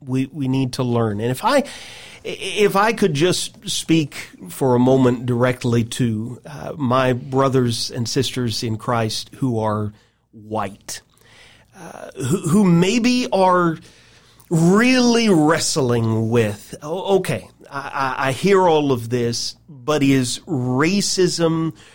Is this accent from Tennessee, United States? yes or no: yes; Nashville, Tennessee, United States; moved away as an adult; I grew up in Nashville, Tennessee. Ever since I was 19 years old, I have lived in the Midwest.